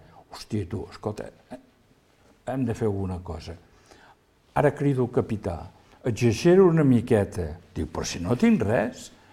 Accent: Olot, Catalonia, Spain; tu ets de la Garrotxa? Dic, sí, sóc d'Olot.

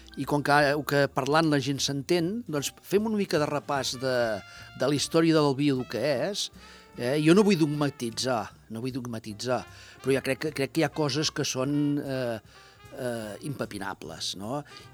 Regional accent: Olot, Catalonia, Spain; som olotins, som catalans, som europeus

